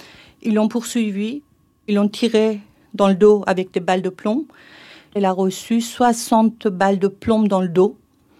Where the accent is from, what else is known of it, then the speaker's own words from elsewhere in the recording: Iran; French is a second language; now in France; depuis, je suis en France. Là, maintenant, j'ai la nationalité française, mais j'ai quitté l'Iran, mais l'Iran, il ne m'a jamais quitté.